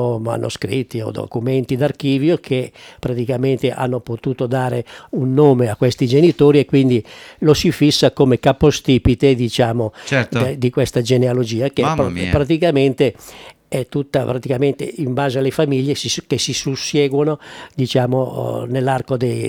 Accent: Milan, Lombardy, Italy; born there; No, io sono nato a Milano, sono nato a Milano.

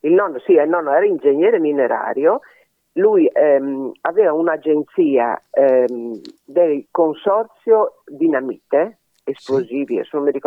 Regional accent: Udine, Friuli-Venezia Giulia, Italy; io sono di Udine, sono friulana, però la mia mamma è friulana, ma mio padre era di Trento.

